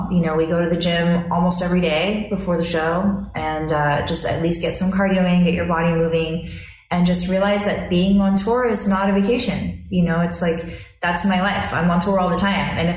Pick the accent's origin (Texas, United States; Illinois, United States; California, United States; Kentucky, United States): California, United States; Los Angeles; You know, I'm from Los Angeles and I love LA. Like, I love where I'm from. I love my hometown.